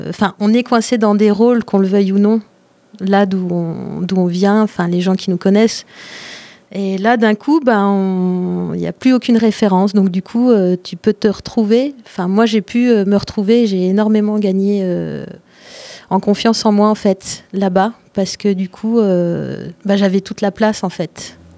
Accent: Auxerre, Bourgogne-Franche-Comté, France; moved away as an adult; Je suis née à Auxerre.

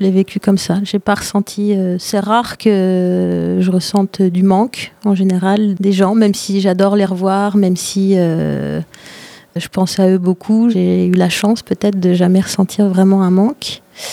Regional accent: Auxerre, Bourgogne-Franche-Comté, France; moved away as an adult; Je suis née à Auxerre.

